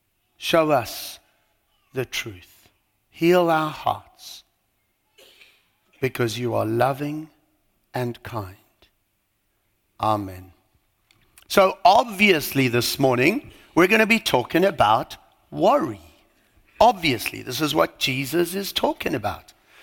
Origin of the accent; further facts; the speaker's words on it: South Africa; So let's talk about South Africa. You probably didn't pick up from my accent, but that's where I'm from.